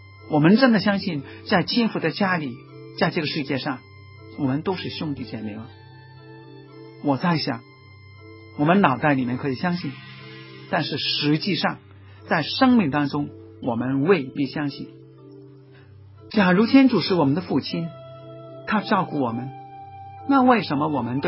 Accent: Hong Kong; 今天呢，我们香港人拥有很多东西

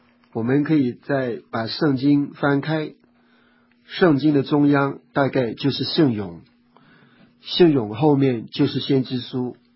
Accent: China; 我们中国人传统就是要扬名声显父母。

